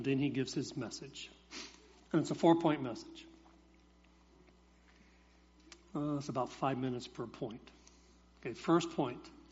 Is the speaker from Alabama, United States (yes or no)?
yes; Alabama, United States; I'm from Alabama.